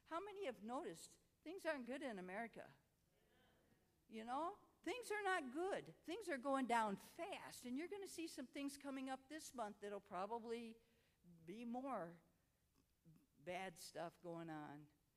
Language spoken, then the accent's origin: English; United States; I mean, I'm American, so he's trying to hang out.